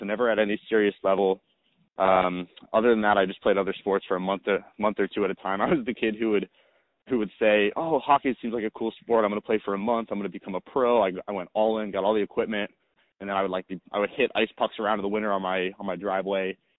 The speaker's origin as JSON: {"language": "English", "region": "Maryland", "country": "United States", "tie": "born or raised there", "also_born_or_lived": "Indiana", "moved": "as an adult", "said": "About 24 years old right now. I grew up in Maryland, and when I was 18, I moved out to Indiana for school"}